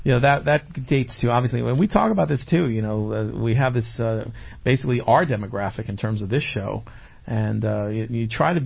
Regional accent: Plainview, New York, United States; Well, I'm from Plainview in Huntington.

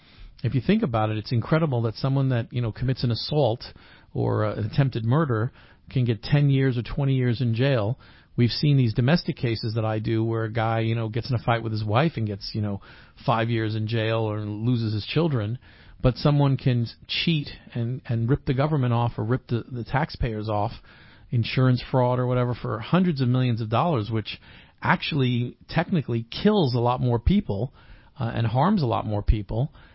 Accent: Calabasas, California, United States; one of the big companies that was based actually in my hometown, Calabasas, Countrywide Mortgages, literally went bankrupt.

